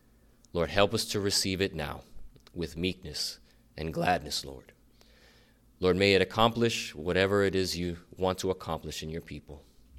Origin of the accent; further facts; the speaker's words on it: Miami, Florida, United States; because I'm from Miami. And when you're from Miami, you don't want to leave Miami.